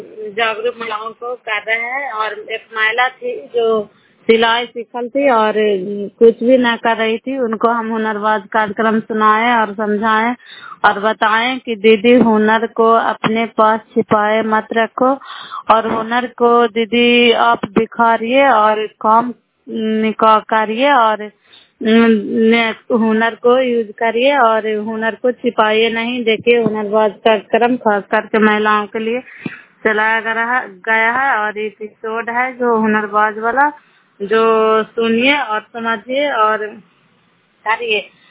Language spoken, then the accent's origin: Hindi; Bihar, India; नालंदा जिला अगला के निवासी हूँ